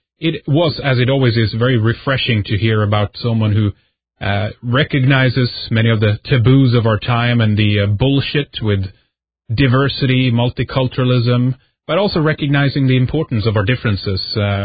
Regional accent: Sweden; English is a second language; I'm from Sweden.

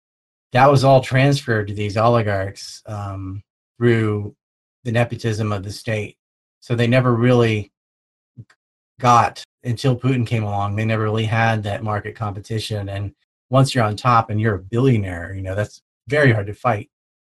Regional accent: North Carolina, United States; I'm from North Carolina.

